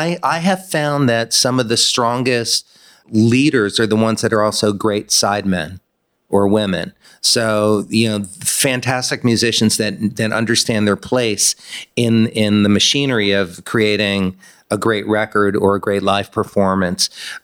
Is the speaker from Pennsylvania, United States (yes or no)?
no; Miami, Florida, United States; I was born and raised in Miami.